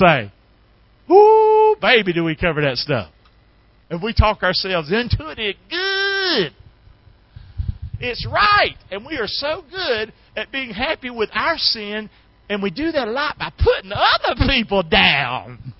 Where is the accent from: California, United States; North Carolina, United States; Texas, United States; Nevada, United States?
North Carolina, United States; Rockingham; I talk like me. I'm from Rockingham.